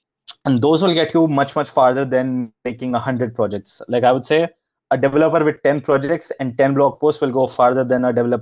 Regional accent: India; English is a second language; so I'm from India and we did not have good internet when I started to learn.

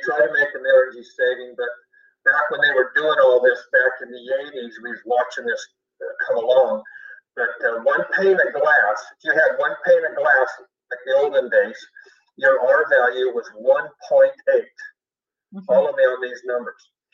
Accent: Montana, United States; In Montana, when we were raised in Montana, we heard that our windows would all frost up.

